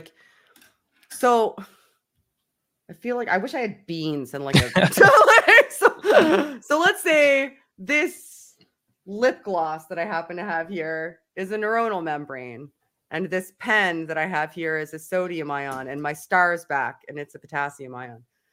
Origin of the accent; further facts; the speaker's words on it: Canada; I'm Canadian.